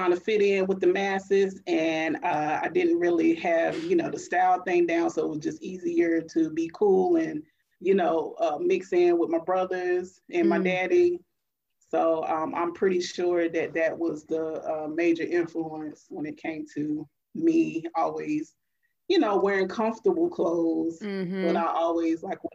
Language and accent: English; Raleigh, North Carolina, United States; also born or lived in Smithfield; I am originally from North Carolina. I was born in Smithfield, raised in Raleigh, North Carolina, had a short stint over there on Peyton Street. Then we moved to North Raleigh.